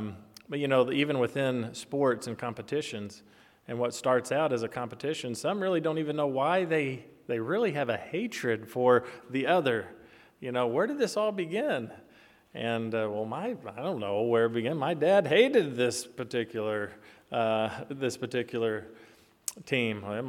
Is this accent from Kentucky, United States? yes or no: yes; Kentucky, United States; Now, I know you all know that I grew up in Kentucky, so it's just natural for Kentucky, you know, Kentuckians not to like Duke basketball players